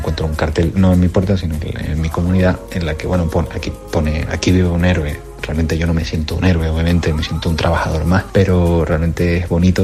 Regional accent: Canary Islands, Spain; moved away; soy un canario exiliado, pero un canario muy feliz en una tierra que me ha acogido

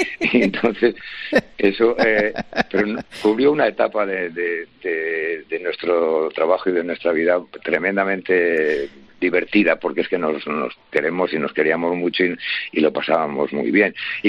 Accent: Madrid, Community of Madrid, Spain; Yo siempre he dicho que soy, y lo seguiré diciendo hasta que me muera, que soy un aragonés que accidentalmente se crió en Madrid.

